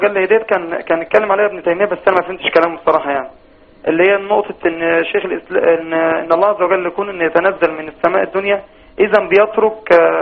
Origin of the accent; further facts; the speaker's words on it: Egypt; الثلث الاخير عندنا في مصر غير في امريكا غير في الصين غير في اليابان